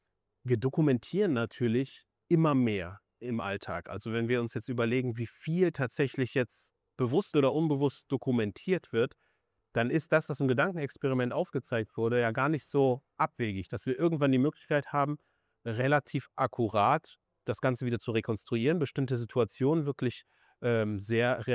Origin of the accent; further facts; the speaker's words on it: Solingen, North Rhine-Westphalia, Germany; Solingen wurde jetzt hier gedroppt, meine Heimatstadt